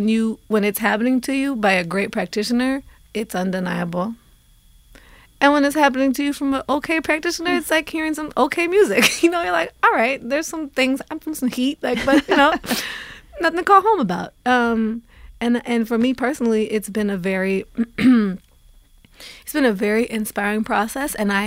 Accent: Oregon, United States; And usually I roll my eyes when I hear stuff like that because I'm from Oregon.

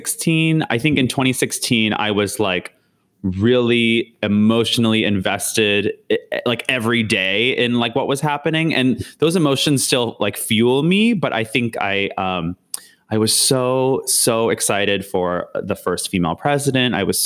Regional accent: Canada; now in United States; It kind of points me out to how much maybe, I guess, privilege I had before when I didn't really think about being Canadian.

